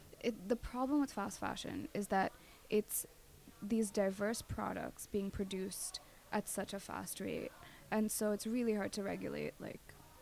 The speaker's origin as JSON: {"language": "English", "country": "India", "tie": "born or raised there", "moved": "yes", "lives_now": "United States", "said": "I moved from India to the States, so I've been, like, really conscious of, like, just the different levels of class and privilege, and I've been fairly privileged growing up in India"}